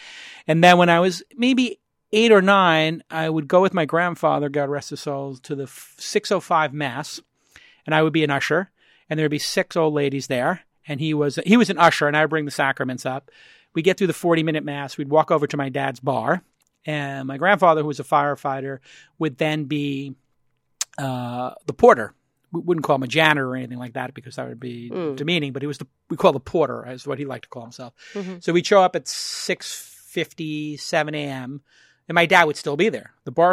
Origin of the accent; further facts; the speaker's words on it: Brooklyn, New York, United States; I grew up in Brooklyn, as some people know, and it was in the 70s and 80s, and that was the time at which you wanted to get out of Brooklyn. Like, our entire goal was to not be from Brooklyn, to just get out.